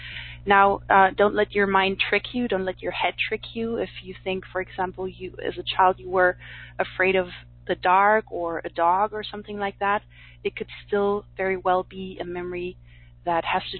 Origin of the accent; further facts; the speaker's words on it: Berlin, Germany; English is a second language; we have a question from Lily from Berlin in Germany, which is my hometown.